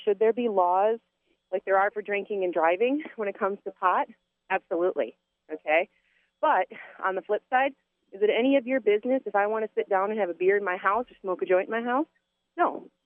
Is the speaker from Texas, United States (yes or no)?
no; Wisconsin, United States; And I've gotten to travel a lot and live in different states other than Wisconsin, although Wisconsin is my home state